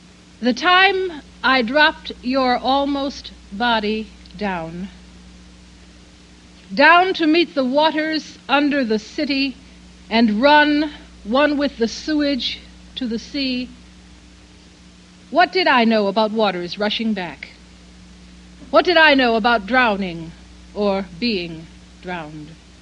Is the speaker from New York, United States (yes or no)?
yes; Buffalo, New York, United States; I grew up in Buffalo, New York